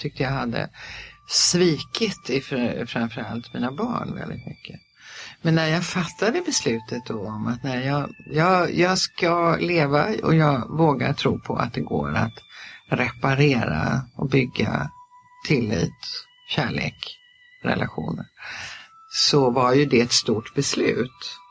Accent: Täby, Stockholm County, Sweden; also born or lived in Simrishamn; så är jag född utanför Stockholm, ute i Täby, som då på den tiden var rena landet. Och sen så har jag bott i Stockholm och sen så flyttade jag i slutet på 70-talet flyttade jag ner till Skåne, till Simrishamn

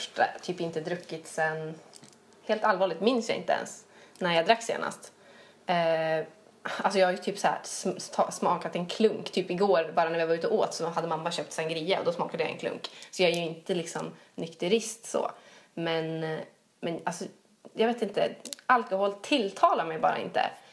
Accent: Norrland, Sweden; Jag kommer från Norrland.

